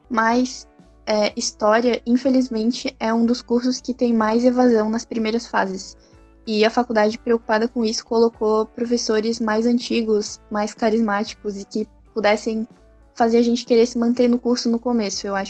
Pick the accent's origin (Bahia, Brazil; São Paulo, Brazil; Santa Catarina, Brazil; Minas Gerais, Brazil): Santa Catarina, Brazil; São José; Eu tenho 20 anos, sou de São José e eu curso licenciatura em História na UDESC.